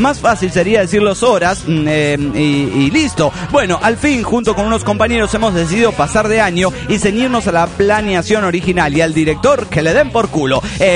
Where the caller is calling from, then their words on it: Crespo, Entre Ríos, Argentina; de Crespo, Entre Ríos, Argentina.